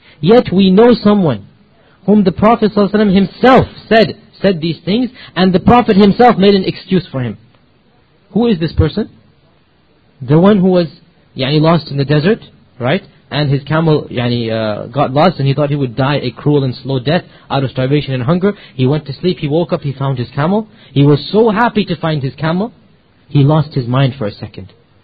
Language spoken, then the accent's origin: English; Pakistan